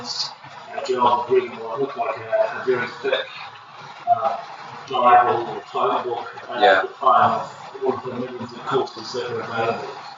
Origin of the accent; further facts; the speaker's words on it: New Zealand; moved away as an adult; now in United Kingdom; I'm Kiwi originally, although I've been in the UK for 22 years.